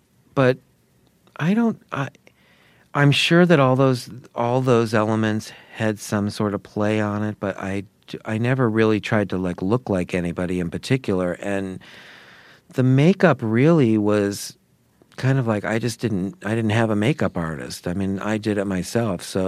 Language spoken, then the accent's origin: English; Sarasota, Florida, United States; which was in my hometown, Sarasota, Florida